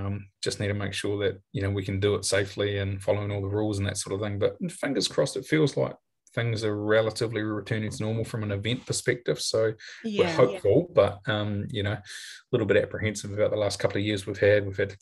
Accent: Manawatū-Whanganui, New Zealand; I love my hometown course of the Manawatu Golf Club

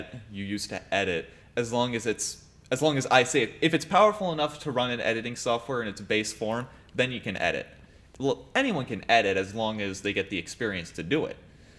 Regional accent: Saginaw, Michigan, United States; There's one that I'm researching into back in my hometown of Saginaw, which is where I also got the first job I had with people with disabilities.

